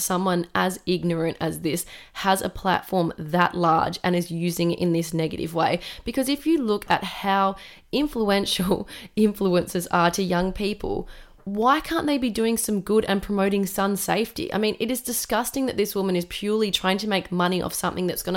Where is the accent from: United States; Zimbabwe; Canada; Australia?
Australia; growing up in Australia